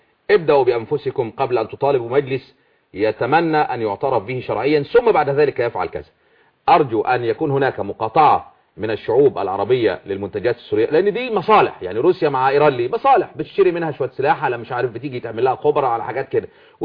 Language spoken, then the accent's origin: Arabic; Egypt; عندنا في مصر